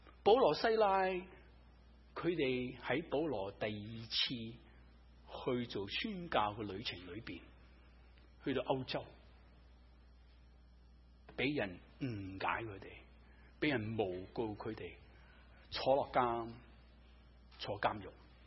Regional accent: Guangdong, China; 我哋中国人都有句说话，广东人俗语吓

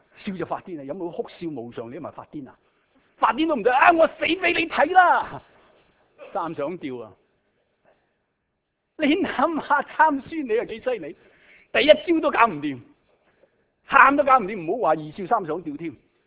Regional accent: China; 呢啲我哋中国人都好中意打谜噶，系咪啊？

